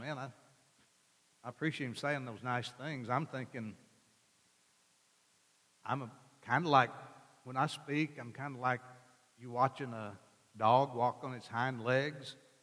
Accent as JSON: {"language": "English", "region": "Arkansas", "country": "United States", "tie": "born there", "said": "She was born on the West Coast. I was born in Arkansas."}